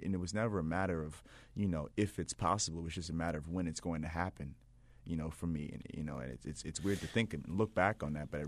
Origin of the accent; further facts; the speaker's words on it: Baltimore, Maryland, United States; now in New York, United States; Yeah, so I live in New York, but I grew up in Baltimore.